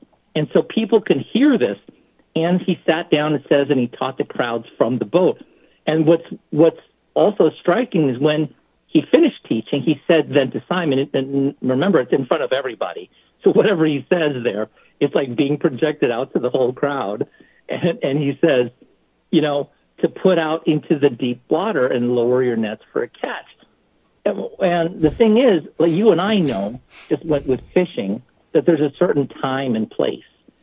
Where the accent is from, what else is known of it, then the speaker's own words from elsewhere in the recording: San Francisco, California, United States; Out when I grew up in San Francisco. I used to fish underneath the Golden Gate Bridge, of all things.